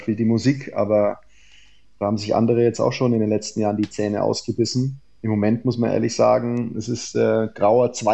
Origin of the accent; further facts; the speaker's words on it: Nuremberg, Bavaria, Germany; born there; Gebürtiger Nürnberger